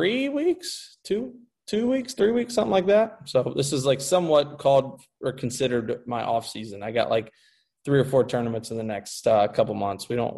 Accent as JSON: {"language": "English", "town": "Louisville", "region": "Kentucky", "country": "United States", "tie": "born or raised there", "said": "We, growing up in Louisville, Kentucky, we don't have any professional sports teams"}